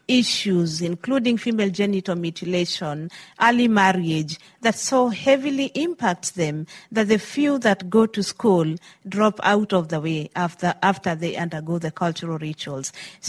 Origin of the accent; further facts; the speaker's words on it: Kenya; So I come from the Maasai community from Kenya